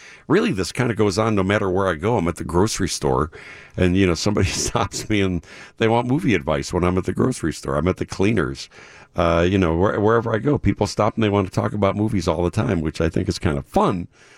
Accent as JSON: {"language": "English", "town": "Columbus", "region": "Ohio", "country": "United States", "said": "Because, you know, I'm from the South Side, and you may get an earful of something you don't want to hear from me if you're not 614."}